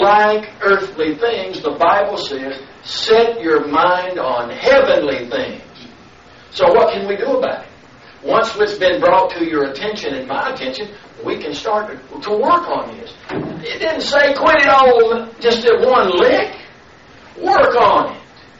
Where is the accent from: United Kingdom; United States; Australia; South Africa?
United States; the South; accent: Southern; More than likely, my conversation is from the United States. Southern part, out the sticks, because of how I talk.